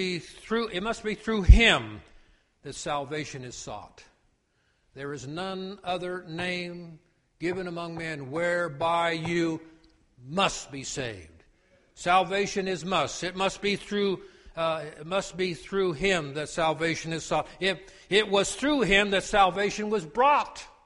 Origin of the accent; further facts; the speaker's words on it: Ohio, United States; I'm from Ohio. We have problems at times. Although I'm still learning a Southern.